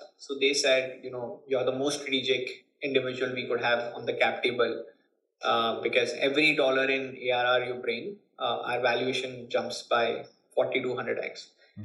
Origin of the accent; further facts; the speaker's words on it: Kolkata, West Bengal, India; I'm born and brought up in Calcutta.